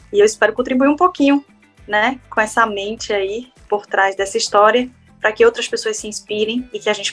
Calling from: Salvador, Bahia, Brazil; Falo aqui de Salvador. A gente começou nossa história aqui em Salvador.

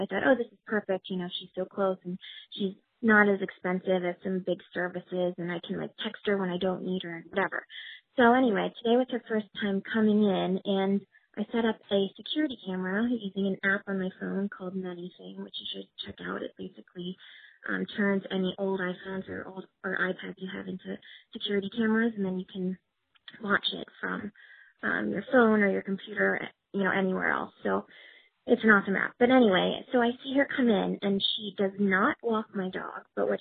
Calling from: Brooklyn, New York, United States; I'm calling from Brooklyn, New York

